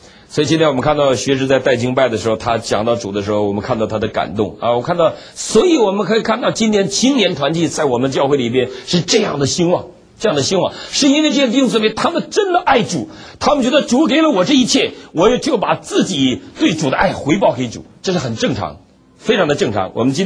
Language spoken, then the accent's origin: Chinese; Northeast China, China